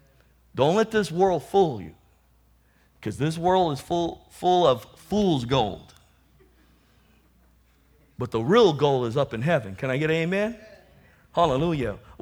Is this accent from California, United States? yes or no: yes; National City, California, United States; I grew up in National City, grew up in the streets. You guys know my testimony, growing up, you know, with the gangbangers and all that.